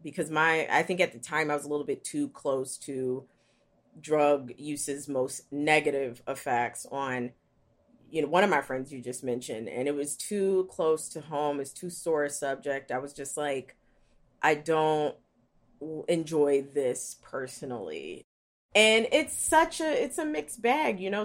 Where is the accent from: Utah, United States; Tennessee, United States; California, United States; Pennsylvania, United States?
Pennsylvania, United States; Philadelphia; You know, I am from West Philly. Most people in West Philly will not have the chance to even enter rehab.